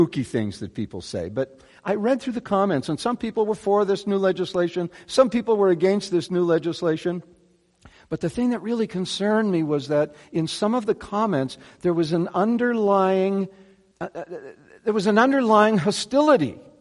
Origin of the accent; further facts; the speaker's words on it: Manitoba, Canada; I just moved from Texas, but if people asked me where I was from, I made sure I said, I'm from Manitoba. That's still Western Canada, right? That's where I'm from.